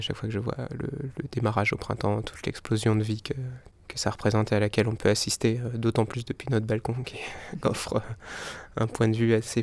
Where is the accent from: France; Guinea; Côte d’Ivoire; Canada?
France; Brittany; also born or lived in Île-de-France; Je viens de Bretagne, en campagne près de Rennes. J'ai un papa agriculteur et une maman agricultrice sur une partie aussi de sa carrière.